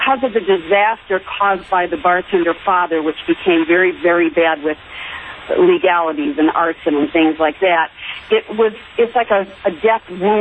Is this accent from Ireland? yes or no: yes; Ireland; I'm Irish.